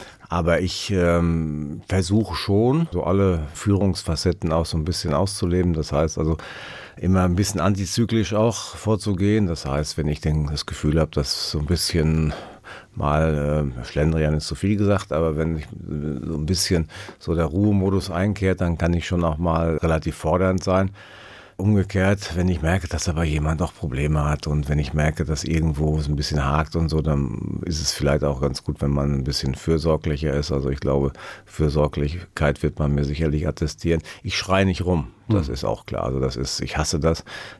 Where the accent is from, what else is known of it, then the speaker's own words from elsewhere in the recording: Erlinghausen, North Rhine-Westphalia, Germany; Und hinter Erlinghausen, meinem Heimatort, einen Kilometer später, ist die hessische Grenze.